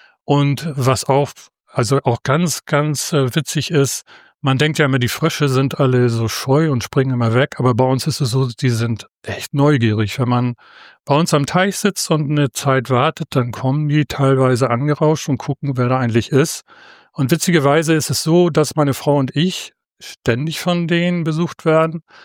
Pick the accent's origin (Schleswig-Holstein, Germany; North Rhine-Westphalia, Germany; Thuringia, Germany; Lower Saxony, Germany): Schleswig-Holstein, Germany; Kiel; in Kiel ansässig, in Kiel auch geboren.